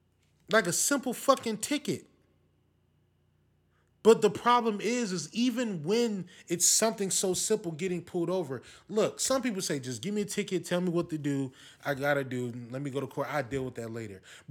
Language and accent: English; Wisconsin, United States; I don't like the fact that I'm from Wisconsin, so you hear stories about your friends from small town USA, and they know everybody